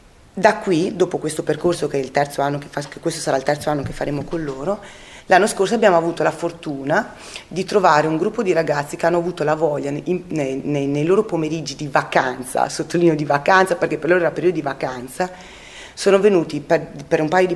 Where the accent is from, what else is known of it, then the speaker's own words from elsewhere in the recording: Campogalliano, Emilia-Romagna, Italy; come aveva vissuto Campo Gagliano, quindi il mio paese, il mio territorio